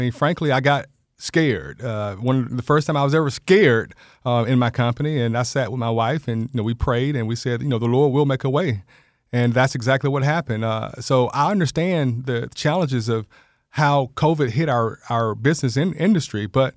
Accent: Macon, Georgia, United States; Yeah, I was born at Macon Coliseum Hospital. So I was born in Macon, and I went to Durrisville Elementary and Hunt Elementary.

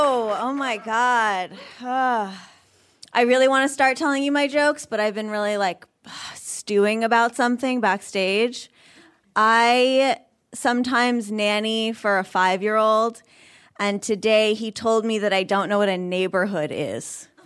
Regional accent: Vermont, United States; I grew up, I'm, like, really light-skinned, but I grew up feeling really black. I grew up in Vermont.

